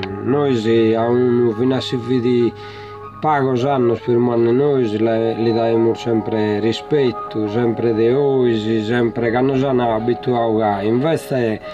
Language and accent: Italian; Sardinia, Italy; sono sardo